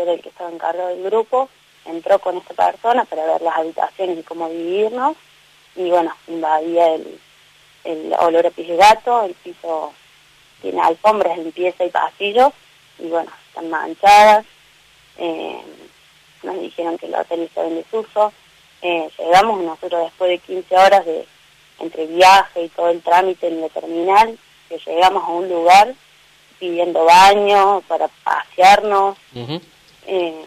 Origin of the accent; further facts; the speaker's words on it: Córdoba, Argentina; nosotros somos de Córdoba Capital